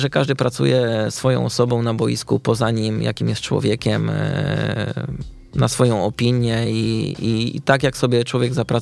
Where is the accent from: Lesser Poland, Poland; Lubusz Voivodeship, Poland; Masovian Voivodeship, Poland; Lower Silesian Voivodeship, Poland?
Masovian Voivodeship, Poland; Warsaw; Znaczy tak, no, jestem rodowitym warszawiakiem.